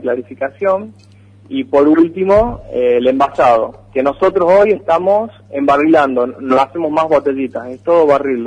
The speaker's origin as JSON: {"language": "Spanish", "region": "Jujuy", "country": "Argentina", "said": "No soy de la ciudad. Soy jujeño. De origen de Jujuy, y de ahí, bueno, viví en distintas partes, y hace 3 años, 4 años, que ya nos instalamos aquí en Tucumán, yo con mi familia, ¿no?, mis hijos y mi mujer."}